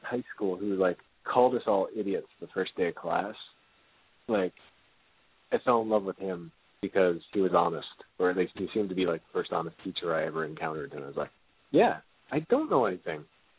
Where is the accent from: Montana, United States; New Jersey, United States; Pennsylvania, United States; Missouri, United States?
New Jersey, United States; also born or lived in Delaware; I'm a Central New Jersey poet. I was born in Delaware and moved up here with my mom after she got divorced and like ran from the hubby. And I basically grew up in Jersey, loving it.